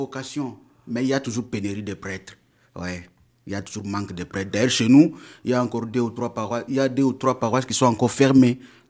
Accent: Maniema, DR Congo; now in France; je viens de la République démocratique du Congo, précisément de la province du Maniema. Là, nous sommes à l'est, la province du Maniema, diocèse de Kindu, et la province ecclésiastique de Bukavu.

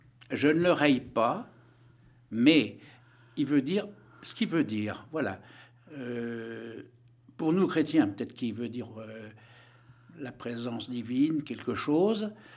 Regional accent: Paris, Île-de-France, France; born there; c'est pour ça que je suis né à Paris, mais je reste alsacien de cœur.

